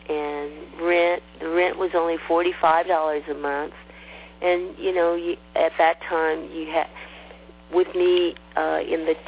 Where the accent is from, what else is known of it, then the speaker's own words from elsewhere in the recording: San Diego, California, United States; And so I grew up in San Diego.